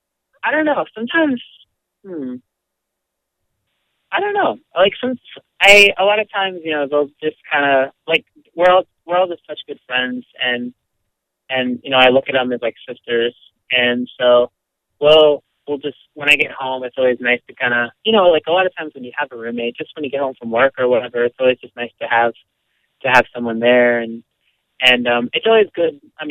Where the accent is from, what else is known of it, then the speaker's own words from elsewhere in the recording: Midwest, United States; I'm very Midwesterner